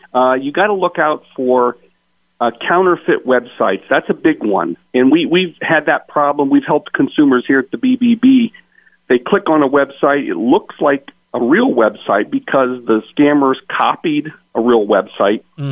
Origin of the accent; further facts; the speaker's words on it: Findlay, Ohio, United States; I grew up in Findlay. I'm from Findlay, so I love Findlay